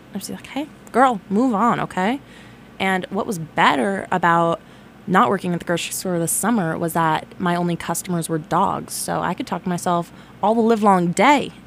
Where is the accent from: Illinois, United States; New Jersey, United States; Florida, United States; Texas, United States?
New Jersey, United States; because I am from New Jersey, so I need to live up to that, okay?